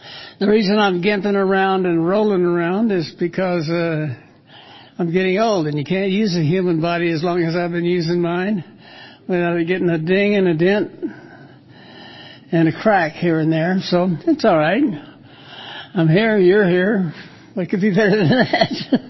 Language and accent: English; Dallas, Texas, United States; born there; I was born in Dallas, Texas, St. Paul's Hospital.